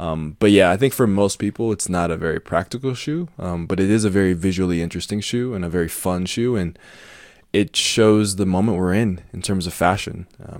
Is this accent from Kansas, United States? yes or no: no; Denver, Colorado, United States; I grew up in Denver, Colorado.